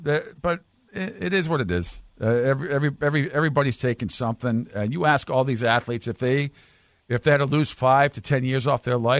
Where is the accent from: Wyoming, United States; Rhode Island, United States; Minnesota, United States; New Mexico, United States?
Rhode Island, United States; it's a rainy Saturday where I grew up in Rhode Island